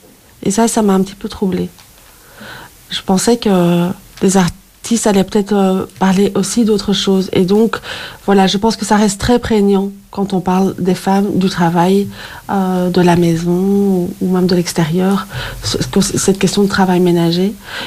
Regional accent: France; Bon, moi, je suis française, hein, donc à Paris.

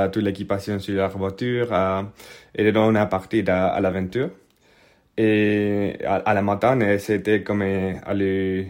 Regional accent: Spain; French is a second language; moved away as an adult; now in Geneva, Switzerland; Et je viens de l'Espagne et je suis un ingénieur qui a commencé à travailler à Genève.

